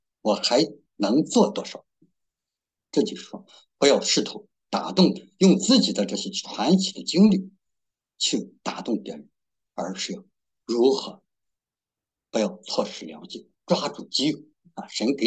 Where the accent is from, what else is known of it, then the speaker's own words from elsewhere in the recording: China; 拿我们中国人讲，就是自己的过五关斩六将